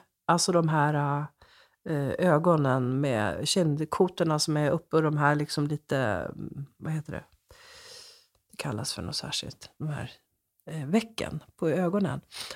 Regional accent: Lapland, Sweden; när jag växte upp där i Lappland

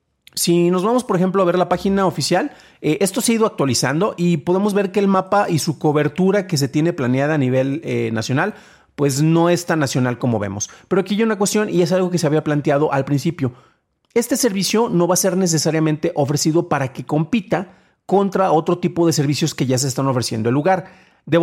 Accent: San Juan de los Lagos, Jalisco, Mexico; el código postal de mi ciudad natal, San Juan de los Lagos, Jalisco

